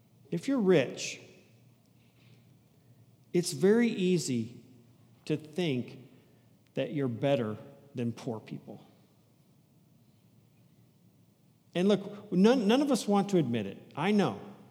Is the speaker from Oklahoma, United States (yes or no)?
no; Leawood, Kansas, United States; So, I mean, should I feel guilty for growing up in Leawood?